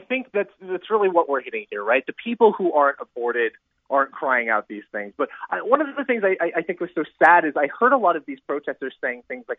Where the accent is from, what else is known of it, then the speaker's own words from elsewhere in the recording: Portland, Oregon, United States; I'm from Portland, Oregon.